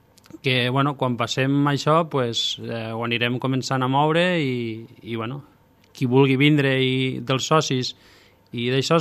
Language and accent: Catalan; Benissanet, Catalonia, Spain; jo sóc de Benissanet